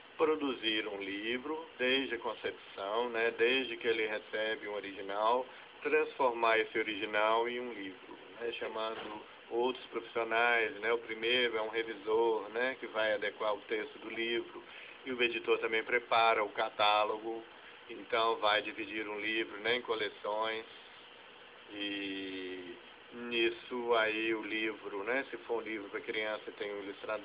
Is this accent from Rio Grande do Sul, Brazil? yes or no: no; Belo Horizonte, Minas Gerais, Brazil; also born or lived in France; eu voltei para a minha terra, para Belo Horizonte.